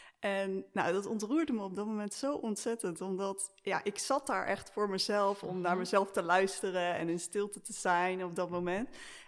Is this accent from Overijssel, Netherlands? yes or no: no; Schiedam, South Holland, Netherlands; Ja, ik ben echt een Schiedammer. Ik kan niet anders zeggen.